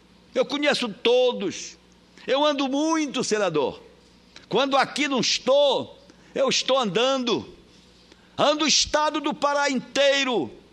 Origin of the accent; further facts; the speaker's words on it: Salvaterra, Pará, Brazil; Cito o exemplo da minha terra. O prefeito da minha terra, de Salvaterra